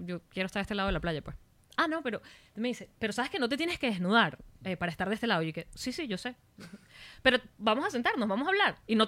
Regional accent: Venezuela; Típica, where are you from? Ajá, Venezuela.

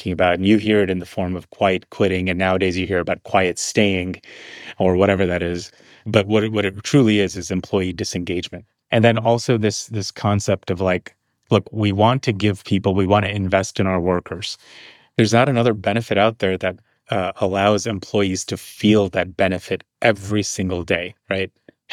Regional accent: New York City, New York, United States; growing up in New York City, I saw my parents struggle. You know, it's like the immigrant sort of hustle, right? You grow up in New York City.

